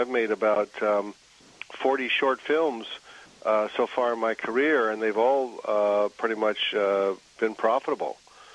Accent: Oregon, United States; now in New York, United States; I'm from Oregon originally. I live in New York now, actually.

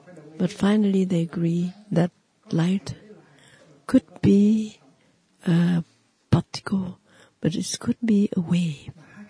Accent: Central Vietnam, Vietnam; English is a second language; and I said that I am from Central Vietnam.

